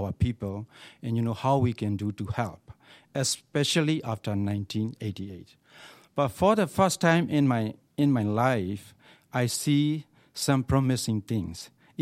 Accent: Myanmar; I was one of the students. I was schooling in Burma in 1988.

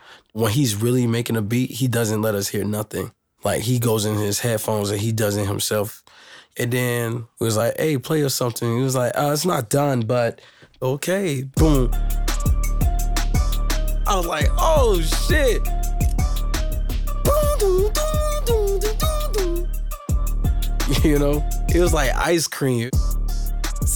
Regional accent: the South, United States; because like I'm from the South, so we're into most of the Southern culture and shit.

